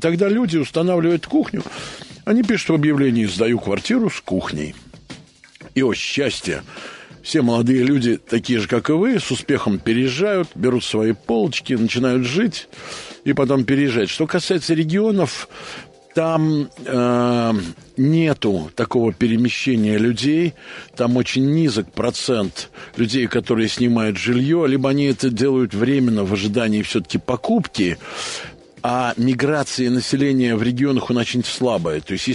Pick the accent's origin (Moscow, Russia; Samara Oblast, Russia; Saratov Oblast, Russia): Saratov Oblast, Russia; Saratov; А мы отчасти, так как я из Саратова, мы сами себя немного называем понаехавшими.